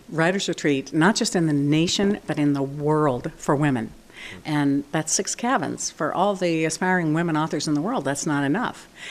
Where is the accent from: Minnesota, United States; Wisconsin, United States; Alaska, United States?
Alaska, United States; Seldovia; now in Homer, United States; Kachemak Bay made me. I was raised in Seldovia. I live in Homer now.